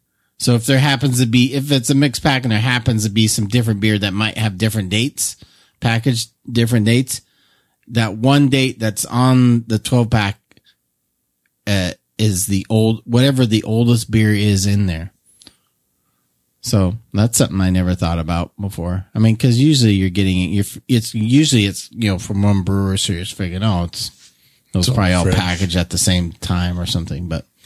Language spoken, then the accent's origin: English; Fresno, California, United States; I'm from Fresno, bro.